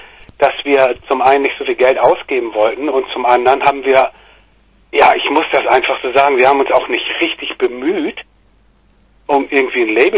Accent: Neustadt in Holstein, Schleswig-Holstein, Germany; Ich komme aus Neustadt an der Ostsee, genau. Wohne auch schon mein Leben lang hier in Neustadt. Und bin immer ein Küstenkind gewesen

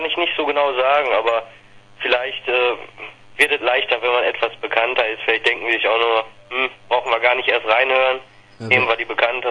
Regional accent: Wesel, North Rhine-Westphalia, Germany; Aber ich komme zum Beispiel aus Wesel.

